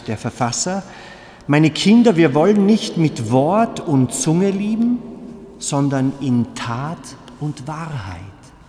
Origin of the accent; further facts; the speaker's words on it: Tyrol, Austria; bei uns in Österreich, bei uns in Tirol, uns kann eh nichts passieren